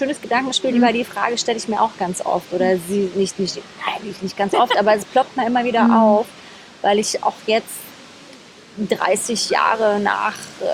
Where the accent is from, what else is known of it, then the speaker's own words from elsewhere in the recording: Berlin, Germany; also born or lived in Rostock / Leipzig / Erfurt; now in Cologne, Germany; Ach ja, geboren bin ich in Rostock, noch zu Ostzeiten an der Ostsee. Dann habe ich damit mit meiner Mama, ich bin alleine mit meiner Mama aufgewachsen, in Leipzig gelebt, in Erfurt, bin da im Kindergarten gegangen. Dann sind wir nach Berlin gezogen, nach Ost-Berlin.